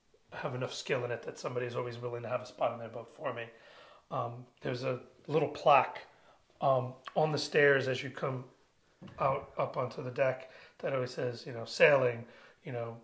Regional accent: Virginia, United States; so I grew up sailing on the Chesapeake Bay after we moved to Virginia.

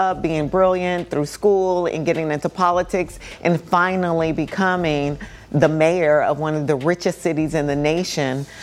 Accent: San Francisco, California, United States; I am from San Francisco.

